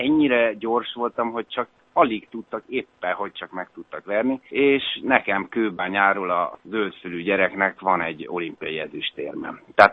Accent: Budapest, Hungary; én egy kőbányai gyerek vagyok, és ott a 9. emeletről mindig néztem a repülőgépeket

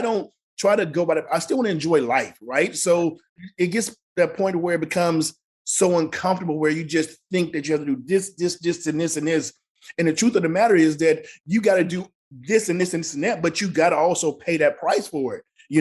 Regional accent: Mississippi, United States; the way I grew up in Mississippi was somebody wanted me to fail.

